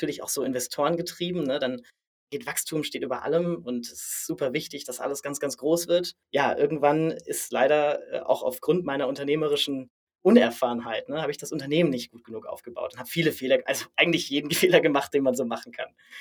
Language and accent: German; Baden-Württemberg, Germany; Ursprünglich komme ich aus dem südlichsten Punkt Deutschlands, vom Bodensee und bin dort aufgewachsen.